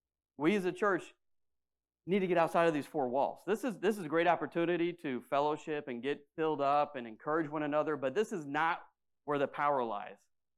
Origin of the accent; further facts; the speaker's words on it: Midwest, United States; I'm from the Midwest. When I was driving out to my dad's house, who's in the middle of the cornfields, honestly, I mean, it's 200 people and a bunch of cornfields and soybeans.